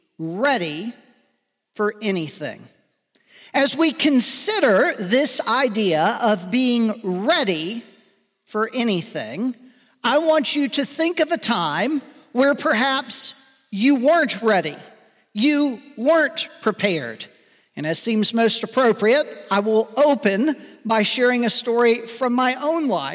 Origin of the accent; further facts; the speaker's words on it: Atlanta, Georgia, United States; I grew up in Atlanta, Georgia. My grandparents were in Memphis, Tennessee.